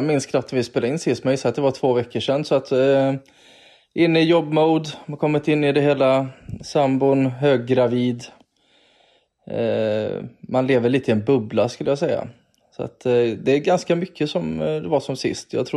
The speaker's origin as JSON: {"language": "Swedish", "town": "Brålanda", "region": "Västra Götaland County", "country": "Sweden", "said": "Nej, jag är från Brålanda och Åsebro tillhör ju egentligen Brålanda."}